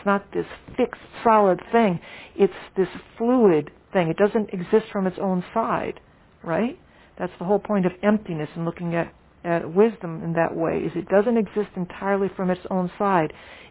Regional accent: New Orleans, Louisiana, United States; I'm from New Orleans.

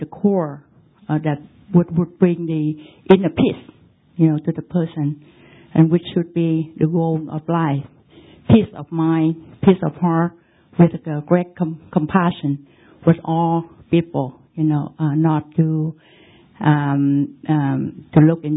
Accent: California, United States; I'm from California. We grew up in a Buddhist tradition.

